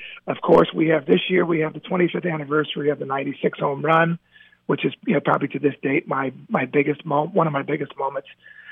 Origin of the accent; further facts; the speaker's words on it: Cincinnati, Ohio, United States; And I said, well, believe it or not, I grew up in Cincinnati, Ohio.